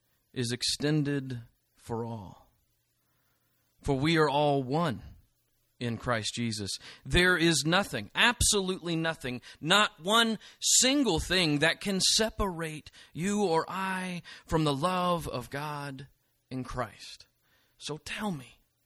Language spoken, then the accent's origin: English; Memphis, Tennessee, United States; 50 years after the assassination of Dr. Martin Luther King Jr. in my hometown of Memphis, Tennessee.